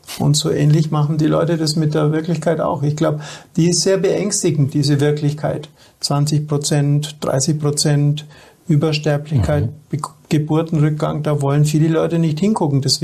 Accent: Augsburg, Bavaria, Germany; ich bin ja aus Augsburg, ne? Keiner ist der augsburgische Dialekt für niemand

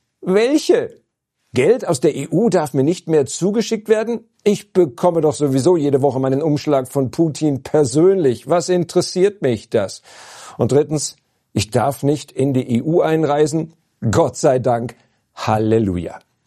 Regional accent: Bavaria, Germany; Speziell in meinem Heimatland, dem Freistaat Bayern, werden einige Menschen nach diesem Urteil von Passau regelrecht aufatmen.

